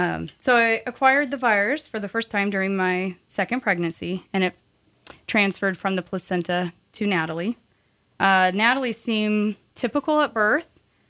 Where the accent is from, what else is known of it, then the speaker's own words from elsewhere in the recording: Arkansas, United States; now in Sandpoint, United States; We love Sandpoint. I grew up in Arkansas. I like the north.